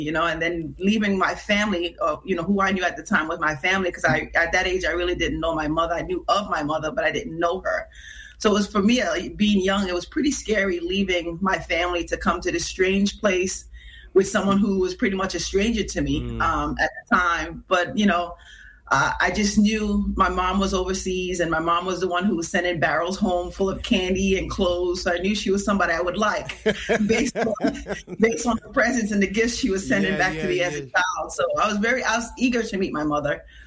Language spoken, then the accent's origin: English; St. Lucia; born there; I was born in Mondidor.